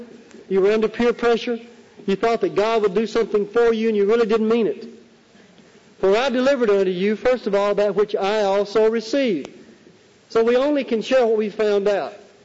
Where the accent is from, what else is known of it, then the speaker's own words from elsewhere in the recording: the South, United States; I said, well, don't you understand I'm a Southerner?